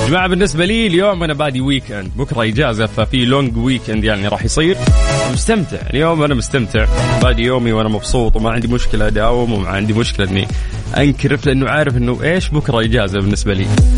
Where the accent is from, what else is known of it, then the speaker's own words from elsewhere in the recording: Saudi Arabia; أوكي يعني ديرتنا مثل أي ديار كثير في العالم فيها حر، صيف